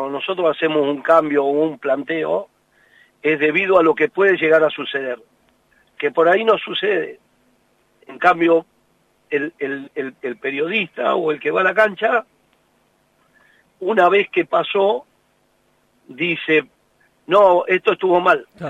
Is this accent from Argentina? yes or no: yes; Argentina; nosotros somos así, los argentinos, todos, yo me incluyo